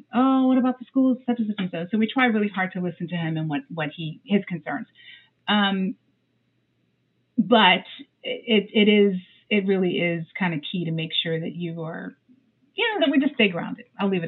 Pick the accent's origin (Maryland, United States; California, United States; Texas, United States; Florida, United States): Florida, United States; So, and I'm from Florida.